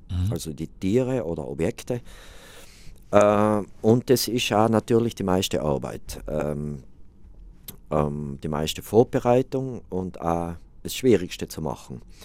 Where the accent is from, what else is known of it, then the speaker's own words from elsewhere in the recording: South Tyrol, Italy; natürlich haben sie gewusst, ich bin aus Südtirol